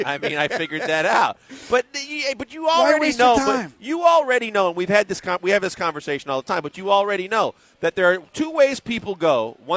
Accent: Milwaukee, Wisconsin, United States; I had done a video on Sports Map to let everybody know I am from Milwaukee, Wisconsin.

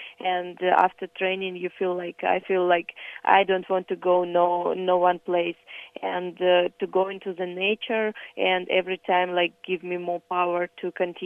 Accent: Kyrgyzstan; English is a second language; it remind me my home country, Kyrgyzstan, because it's also very beautiful mountain country.

